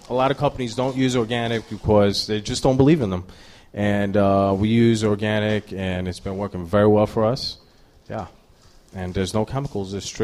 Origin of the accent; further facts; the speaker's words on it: Brooklyn, New York, United States; I'm from Brooklyn, yeah.